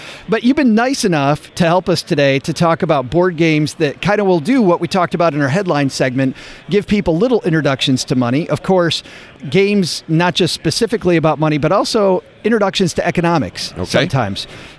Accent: Detroit, Michigan, United States; The first time, I'm originally from Detroit, and the first time that I played, we could not keep, one of the games is an auto manufacturer, we could not keep them out of bankruptcy.

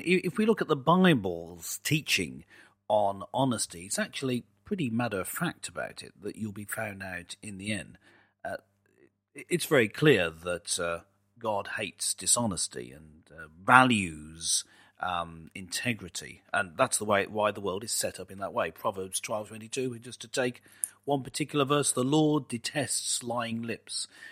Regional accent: England, United Kingdom; he didn't play with a straight bat, as we English folks say, referring to cricket.

